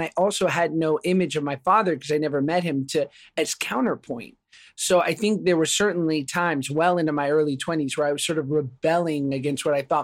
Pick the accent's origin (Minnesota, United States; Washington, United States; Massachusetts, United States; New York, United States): New York, United States; And I grew up in New York, you know, a single mom, public school, like it was so diverse